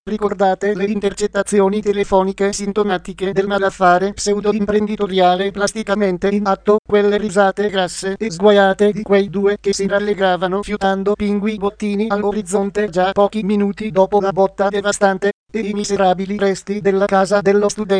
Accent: Abruzzo, Italy; e non solo perché sono abruzzese e ho tanti amici e conoscenti che si sono salvati per miracolo.

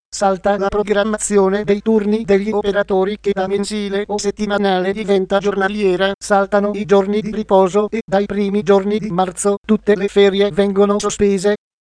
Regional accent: Brescia, Lombardy, Italy; Sono nata e cresciuta a Brescia, dove da sempre vivo, lavoro e scrivo.

